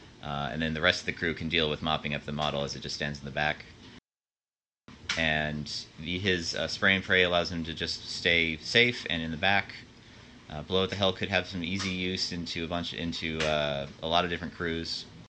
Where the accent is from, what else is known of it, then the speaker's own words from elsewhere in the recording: Austin, Texas, United States; I'm from Austin, Texas.